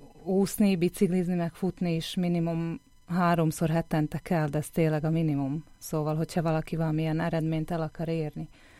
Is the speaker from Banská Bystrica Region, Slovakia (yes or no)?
no; Dvory nad Žitavou, Nitra Region, Slovakia; also born or lived in Nové Zámky; now in Bratislava, Slovakia; Hát én Érsekújvárot születtem, Udvardon élek, éltem, most már Pozsonyban lakom.